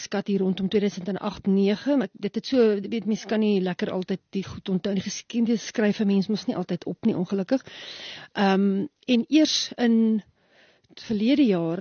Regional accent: Namibia; now in South Africa; eintlik meer 'n woestynkind. Ek hou baie van die bos en die woestyn, maar die woestyn lê my baie na in die hart. As gevolg van die feit dat ek eintlik maar groot geword het in Suidwes. Ja, so ons is nou baie jare in die Republiek.

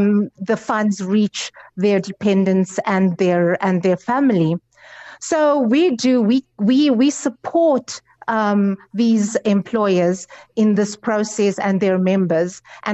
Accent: Genadendal, Western Cape, South Africa; now in Johannesburg, South Africa; I come from the Western Cape, small dorpie called Genadendal, and moved to Johannesburg about 12 years ago.

